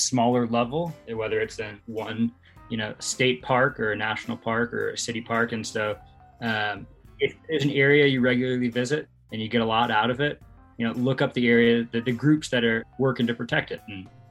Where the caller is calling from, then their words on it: Louisville, Colorado, United States; I'm calling from sunny Louisville, Colorado. So it's about 15 minutes outside of Boulder